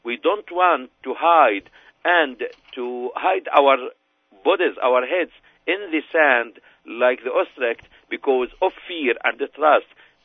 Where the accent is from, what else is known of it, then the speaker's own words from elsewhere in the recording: Gaza Strip, Palestine; I am Palestinian from Gaza Strip